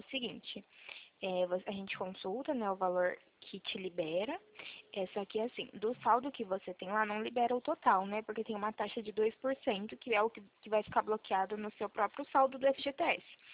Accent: Presidente Prudente, São Paulo, Brazil

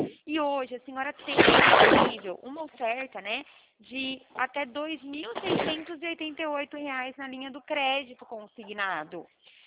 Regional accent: Araras, São Paulo, Brazil; eu sou da cidade de Araras, interior de São Paulo.

